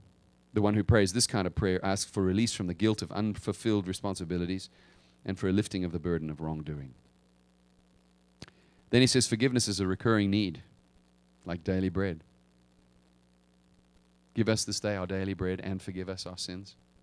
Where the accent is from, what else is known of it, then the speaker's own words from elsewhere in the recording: South Africa; I grew up in South Africa. It was an apartheid nation.